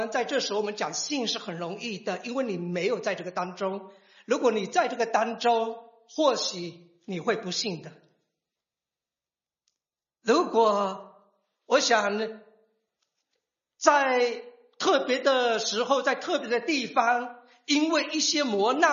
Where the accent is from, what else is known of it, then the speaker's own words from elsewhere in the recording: China; 这个因为我来自中国，我只能讲中国